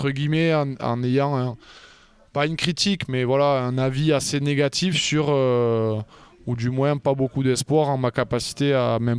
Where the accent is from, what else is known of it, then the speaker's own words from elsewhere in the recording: France; Je ne suis pas très fan de la variété française, alors que je suis français.